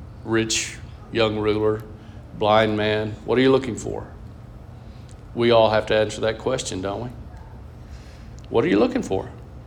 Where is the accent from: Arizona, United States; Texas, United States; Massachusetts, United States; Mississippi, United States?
Texas, United States; And in Texas, we want everybody to know where we live, right? I'm Texan.